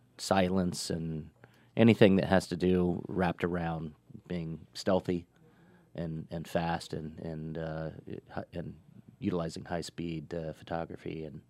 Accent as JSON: {"language": "English", "country": "United States", "said": "And as an American, I'm proud to see that continues."}